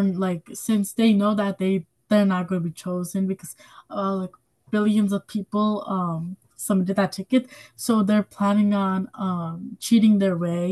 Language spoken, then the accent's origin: English; Hudson, New York, United States; I'm 11 years old, and I'm also from Hudson.